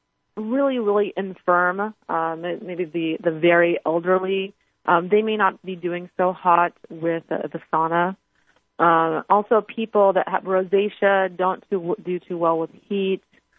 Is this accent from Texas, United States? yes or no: yes; Texas, United States; I'm from Texas, so I experienced that same tropical heat.